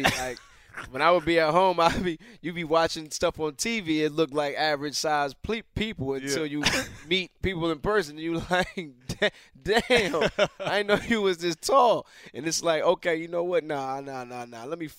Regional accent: Atlanta, Georgia, United States; that's where I was raised in Atlanta my whole life.

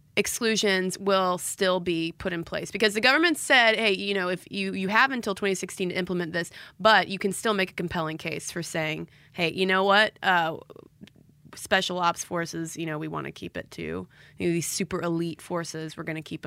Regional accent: Quebec, Canada; first language French; English is a second language; I'm a French-speaking Quebecer, with a lot of French exposure, especially when I was a kid.

